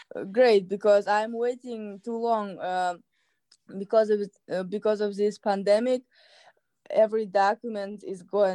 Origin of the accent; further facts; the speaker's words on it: Kazakhstan; English is a second language; first and then to Kazakhstan. And I think this is was most what helped me, because I come back to my home country